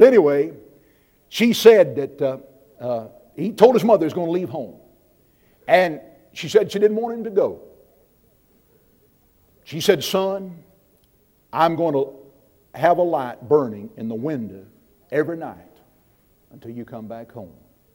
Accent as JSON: {"language": "English", "country": "United States", "tie": "born there", "said": "I'm glad I was born in America. Glad I was born in this country."}